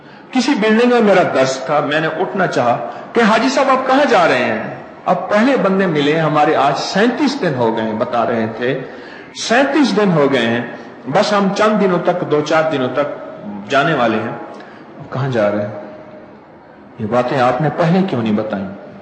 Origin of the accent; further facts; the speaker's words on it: Lahore, Punjab, Pakistan; میں نے کہا میں لاہور سے ہوں۔